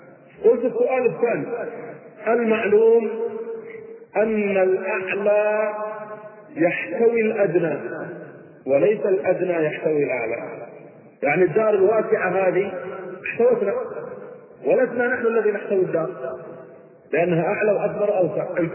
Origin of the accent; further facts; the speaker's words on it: Kuwait; أنا فلان مسلم من الكويت